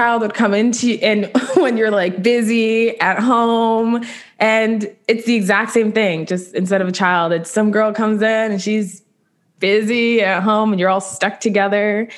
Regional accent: Toronto, Ontario, Canada; was raised in a very Jamaican home. So there was weed everywhere. And I'm also from Jane and Finch.

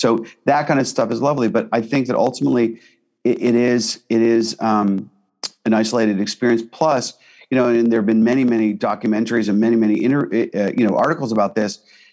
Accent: Pittsburgh, Pennsylvania, United States; I think about growing up in Pittsburgh and the way that I grew up and some of the values that I grew up with.

